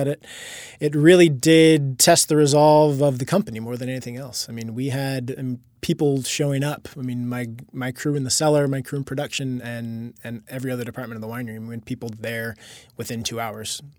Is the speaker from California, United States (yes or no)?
yes; Vallejo, California, United States; I grew up in the Bay Area. I grew up in Vallejo, California. So not too far from Napa, actually.